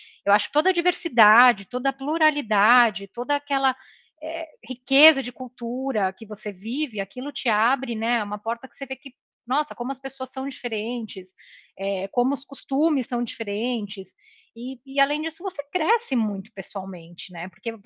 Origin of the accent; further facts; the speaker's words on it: Santos, São Paulo, Brazil; moved away; also born or lived in Canada; hoje que eu tô em Santos, que é onde eu nasci e cresci, que eu sei que eu tenho a família, que eu tenho amigos de longa data